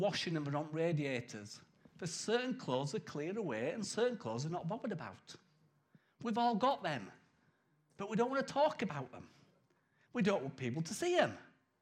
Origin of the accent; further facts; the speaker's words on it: United Kingdom; But being British, we just go, lie, lie, lie, lie, lie.